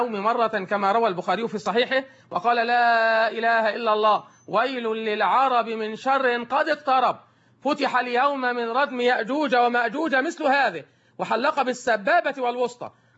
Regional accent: Egypt; خاصة عندنا في مصر

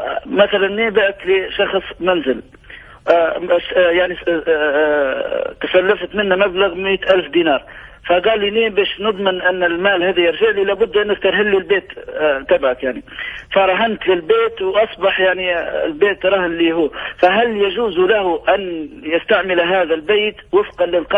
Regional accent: Libya; احنا عندنا في ليبيا نتيجة نقص السيولة في المصارف التجارية

